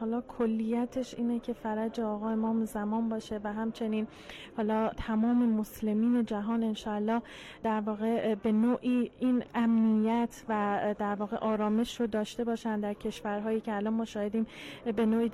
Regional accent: Tehran, Tehran Province, Iran; من از تهران اومدم.

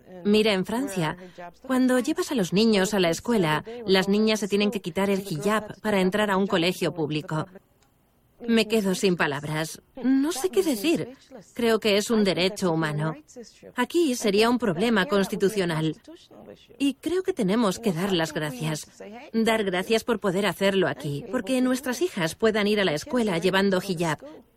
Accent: Sydney, Nova Scotia, Canada; moved away as an adult; now in Toronto, Canada; Nací y crecí en Sydney, Nueva Escocia, en la parte este de Canadá. Me marché cuando terminé el instituto y vine aquí para estudiar

